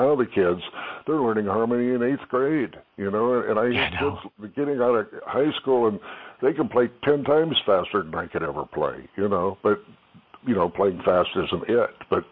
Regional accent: Rivera, California, United States; Well, I'm from Rivera, California, which was an orange grove with 3 rows of houses in it.

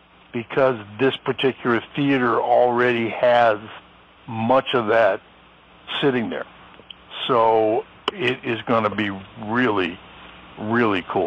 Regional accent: Missouri, United States; where else could three guys from Missouri get together in a jazz show? So we are all from Missouri.

